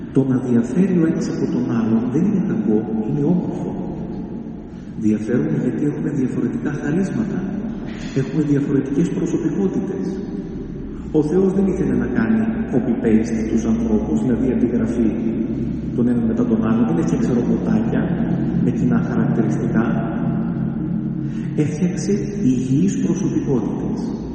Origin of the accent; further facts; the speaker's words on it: Greece; Είμαι Έλληνας. Το χαίρομαι. Έχω μια ιστορία που κουβαλάω.